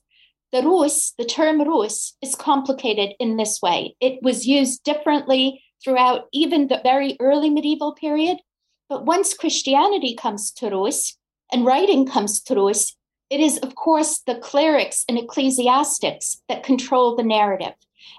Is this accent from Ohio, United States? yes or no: no; New York City, New York, United States; and I am a New Yorker through and through